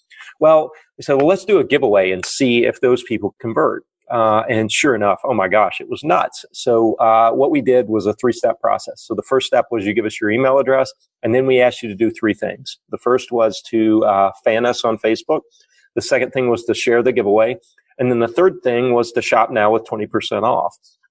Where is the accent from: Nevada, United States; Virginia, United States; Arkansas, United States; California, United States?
Arkansas, United States; Well, you know, I'm a redneck. I grew up in Arkansas. All my friends, these are my friends.